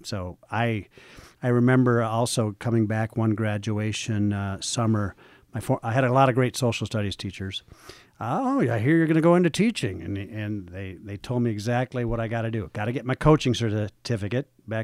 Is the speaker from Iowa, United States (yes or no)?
yes; Forest City, Iowa, United States; I grew up in Forest City, Iowa, just over the border. You can get there in an hour and 30 minutes from here.